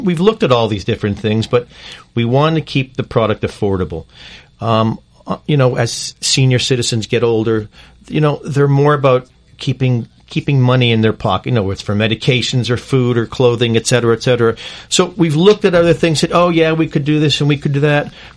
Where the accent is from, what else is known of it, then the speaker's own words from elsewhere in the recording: Canada; born there; also born or lived in United States; I was born in Canada. I lived most of my years in the States, and now I'm back and forth between Canada and the United States.